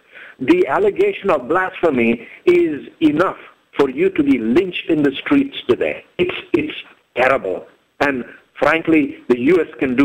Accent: Karachi, Sindh, Pakistan; The issue of blasphemy wasn't very much around when I was growing up in Karachi.

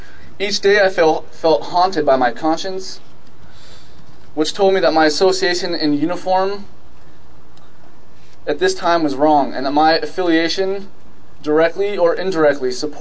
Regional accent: United States; as a soldier, as an American, and as a human being

